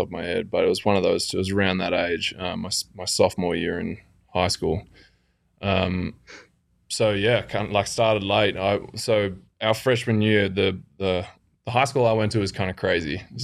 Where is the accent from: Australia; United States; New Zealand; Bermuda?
Australia; I'm Australian.